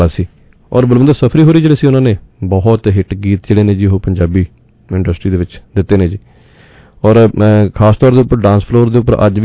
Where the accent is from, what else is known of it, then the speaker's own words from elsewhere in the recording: Punjab, India; ਉਹਨਾਂ ਦਾ ਪਿੰਡ ਜ਼ਿਲ੍ਹਾ ਕਪੂਰਥਲਾ ਦੇ ਵਿੱਚ ਪਿੰਡ ਬਲੇਰ ਖਾਨਪੁਰ ਹੈ ਮੇਰੇ ਪਿੰਡ ਤੋਂ ਤਕਰੀਬਨ 1.25 ਕਿਲੋਮੀਟਰ ਸੋ ਮੈਂ 6ਵੀਂ ਤੋਂ ਲੈ ਕੇ ਅਤੇ 10ਵੀਂ ਤੱਕ ਬਲੇਰ ਖਾਨਪੁਰ ਸਕੂਲ ਦੇ ਵਿੱਚ ਹੀ ਪੜ੍ਹਿਆ।